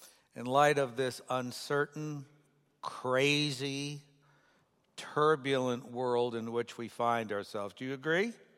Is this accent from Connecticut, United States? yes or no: no; New York, United States; Oh, and I grew up outside New York City.